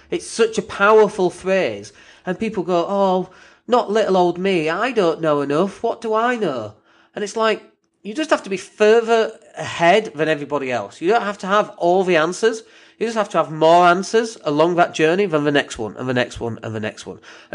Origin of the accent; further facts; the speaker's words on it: Leeds, Yorkshire and the Humber, United Kingdom; people who live in Leeds are more likely to know about me because that's my hometown.